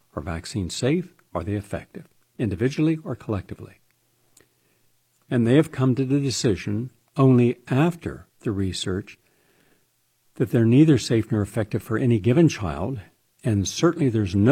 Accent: West Virginia, United States; We have Dr. Alvin Moss from West Virginia, my home state.

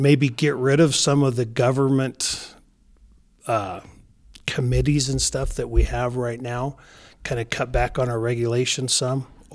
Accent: Wyoming, United States; I really enjoyed growing up in Wyoming with the freedoms that we have here.

